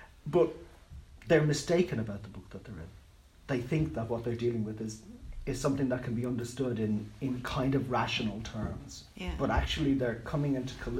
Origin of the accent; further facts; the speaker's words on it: Ireland; one of the reasons why I set my books in the United States was that I didn't want to be regarded as an Irish writer.